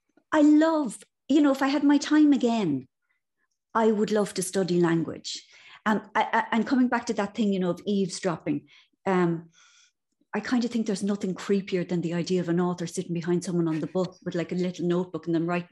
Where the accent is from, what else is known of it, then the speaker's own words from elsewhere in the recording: Ireland; being Irish is about, it's about conversation.